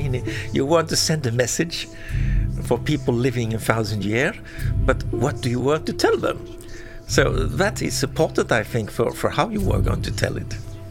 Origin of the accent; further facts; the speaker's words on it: Sweden; I'm a semiotician from Sweden.